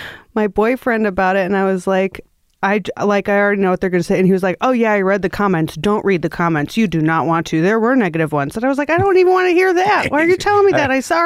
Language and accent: English; Milwaukee, Wisconsin, United States; I come from Milwaukee.